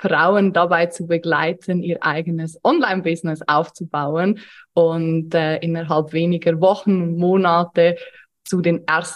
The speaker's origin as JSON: {"language": "German", "country": "Switzerland", "moved": "yes", "lives_now": "Austria", "said": "Wie man unschwer hören kann, komme ich nicht aus Deutschland, auch nicht aus Österreich, obwohl ich hier seit 5 Jahren lebe. Ich komme aus der Schweiz, bin vor 5 Jahren hier nach Österreich gezogen und lebe mittlerweile in unserem eigenen Haus."}